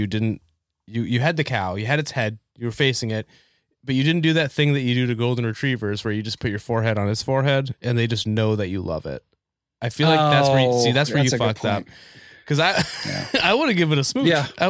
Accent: New Hampshire, United States; I'm from New Hampshire. This makes complete sense to me.

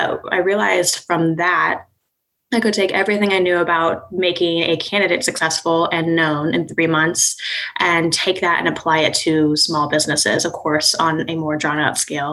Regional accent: Kansas City, Missouri, United States; also born or lived in Lexington; I was living in Lexington, Kentucky. I grew up in Kansas City. Okay. I'm back in Kansas City now.

